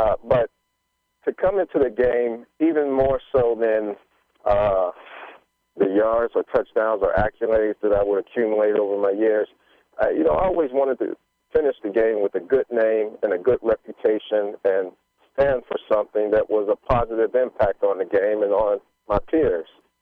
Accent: Pittsburgh, Pennsylvania, United States; Well, they're still like gods in Pittsburgh. And so to be playing against my hometown team, everything's on the line to go to the Super Bowl.

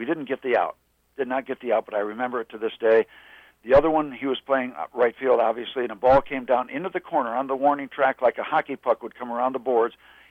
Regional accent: Falls Village, Connecticut, United States; We used to listen to the games back in Connecticut, where I grew up in Falls Village, Connecticut, a town of 700 people.

